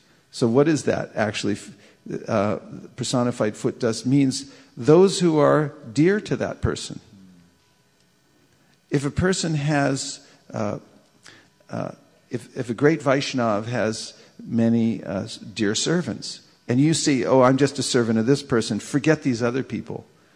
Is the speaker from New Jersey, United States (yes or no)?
no; Burlingame, California, United States; I know, because I'm from Dog Loka. Burlingame is Dog Loka.